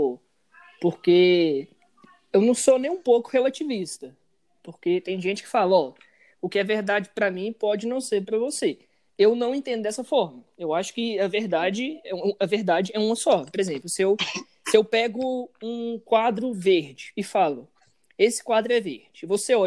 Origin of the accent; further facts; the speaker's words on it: Patos, Brazil; eu tenho 20 anos, eu sou daqui de Patos também.